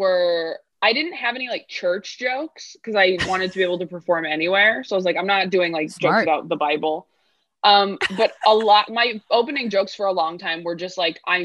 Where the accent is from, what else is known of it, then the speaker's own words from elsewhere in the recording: California, United States; also born or lived in Riverside County; I'm from California. I grew up like up by Sacramento.